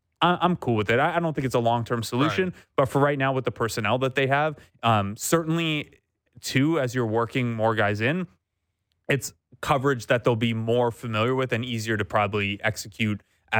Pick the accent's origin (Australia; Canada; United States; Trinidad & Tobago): Canada; as a Canadian basketball community